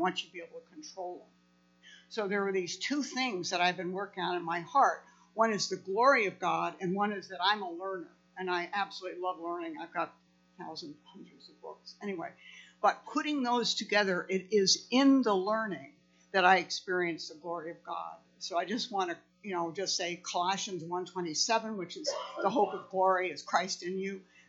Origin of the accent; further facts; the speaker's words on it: Oakfield, New York, United States; okay. I'm from Oakfield, New York.